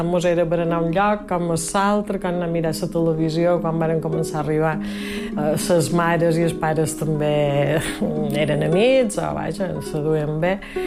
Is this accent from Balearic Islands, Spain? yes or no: yes; Inca, Balearic Islands, Spain; Som d'Inca. Vaig néixer a Inca a finals d'agost de 1960.